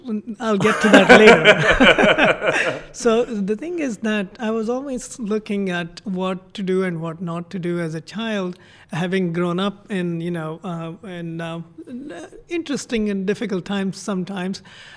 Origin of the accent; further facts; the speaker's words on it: Mumbai, Maharashtra, India; first language Konkani; I grew up in Bombay, and just to survive in Bombay, I had to learn like 5 languages. My mother tongue, Konkani